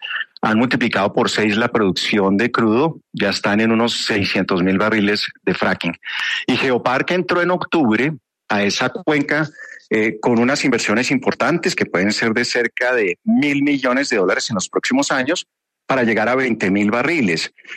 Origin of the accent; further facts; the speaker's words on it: Colombia; ¿qué queremos como colombianos para seguir creciendo?